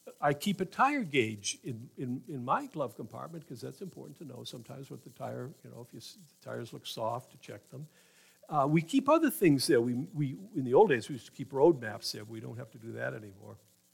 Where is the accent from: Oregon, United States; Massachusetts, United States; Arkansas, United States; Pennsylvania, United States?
Massachusetts, United States; now in Maine; I'm from away. My wife is from Maine. I'm from Massachusetts. I apologize.